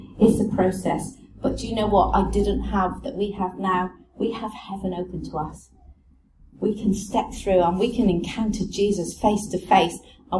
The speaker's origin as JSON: {"language": "English", "region": "South West England", "country": "United Kingdom", "said": "And we're from Cornwall, and it's all rugby teams and prop forwards."}